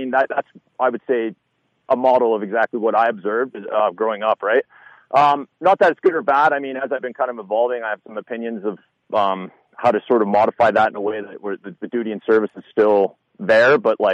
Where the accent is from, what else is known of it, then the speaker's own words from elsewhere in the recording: Burford, Ontario, Canada; So I'm from Canada, Ontario, Canada. I grew up in a small town called Burford, Ontario, rural farming community, you know, like when I say small town, like, you know, you're talking 1500 people.